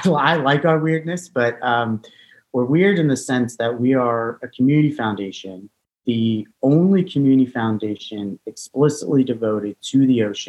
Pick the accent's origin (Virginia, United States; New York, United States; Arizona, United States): Arizona, United States; Phoenix; I being born and raised in Phoenix and growing up in the desert, it was weird.